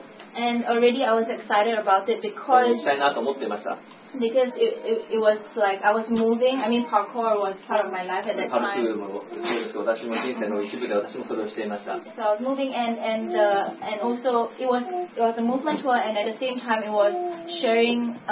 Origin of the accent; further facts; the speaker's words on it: Singapore; So I'm from Singapore.